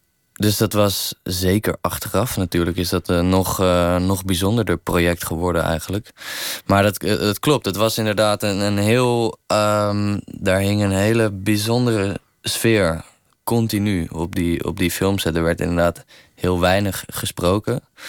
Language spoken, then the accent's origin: Dutch; South Holland, Netherlands; Ik kwam uit de buurt van Rotterdam en ik zat in Rotterdam op een jeugdtheaterschool. En ik was 14